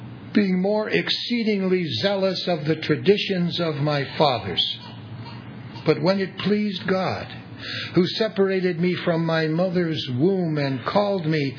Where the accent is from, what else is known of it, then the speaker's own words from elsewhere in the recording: Wilmette, Illinois, United States; I was raised in Wilmette.